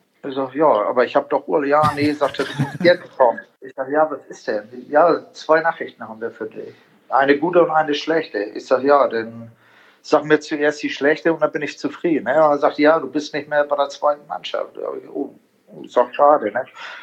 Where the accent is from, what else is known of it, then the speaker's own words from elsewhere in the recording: Italy; Ich sage, ich bin ja auch ein Italiener.